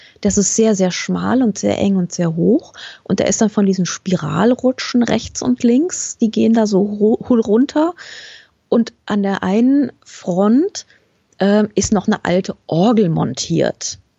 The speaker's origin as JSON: {"language": "German", "country": "Germany", "accent": "German", "said": "Ich habe so konsequent meinen deutschen Akzent raushängen lassen."}